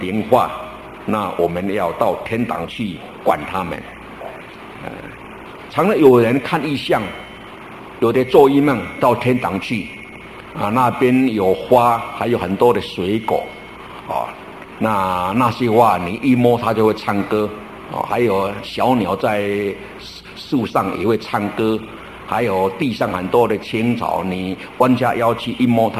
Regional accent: China; 我们中国人呐，灵跟魂的观念不清楚

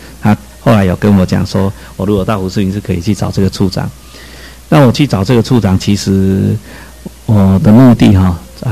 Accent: Taiwan; 他知道我从台湾来的

